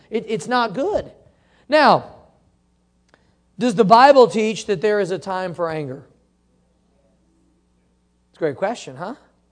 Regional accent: Missouri, United States; I was born and raised in Missouri, and I know right where Joplin is, been there.

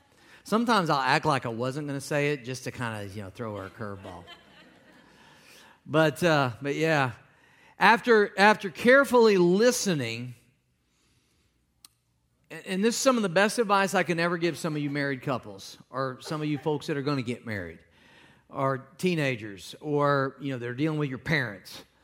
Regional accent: Midwest, United States; But in everyday life, I'm from the Midwest. My mother's a Southerner from Louisiana, and we just talk slow.

